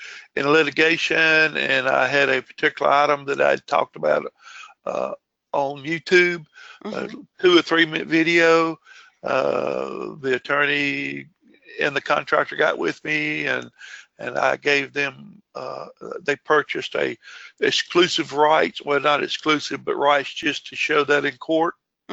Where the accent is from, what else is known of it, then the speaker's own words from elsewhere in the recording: Louisiana, United States; now in Dallas, United States; I was born and raised in Louisiana, but I'm out in the Dallas-Fort Worth area, and I'm a Texas Rangers fan.